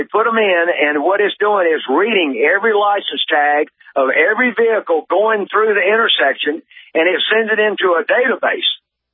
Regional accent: Charlotte, North Carolina, United States; In Charlotte, North Carolina. I was born and raised in Charlotte.

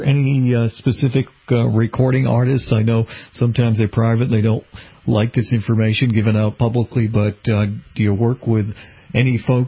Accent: Massachusetts, United States; I'm from the New England area myself. I grew up and still live in suburban Boston

